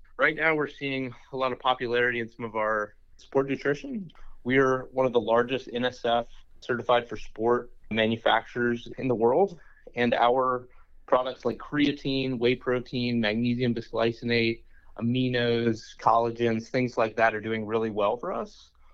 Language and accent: English; South Carolina, United States; I'm a South Carolinian. I'm born and raised in South Carolina. I started working in manufacturing when I was 13 years old. I stayed in Charleston.